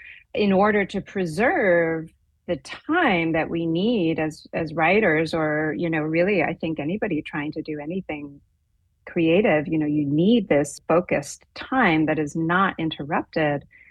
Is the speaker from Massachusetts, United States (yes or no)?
yes; Boston, Massachusetts, United States; I went to a fairly liberal Protestant church growing up, and I grew up in the Boston area.